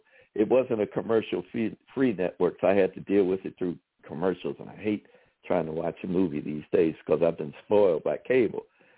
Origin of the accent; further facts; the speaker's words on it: Chicago, Illinois, United States; Oh, I'm from Chicago.